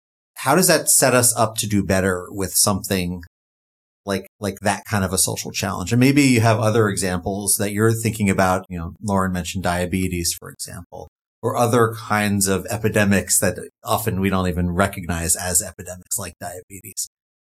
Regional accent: New York, United States; my home state of New York

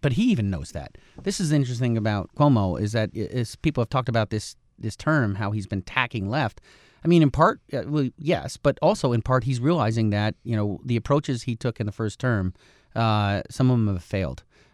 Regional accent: New York, United States; I'm from Columbia County

